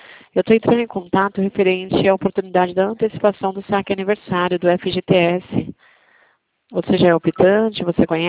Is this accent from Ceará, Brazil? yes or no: no; Jundiaí, São Paulo, Brazil; eu sou de Jundiaí, interior de São Paulo.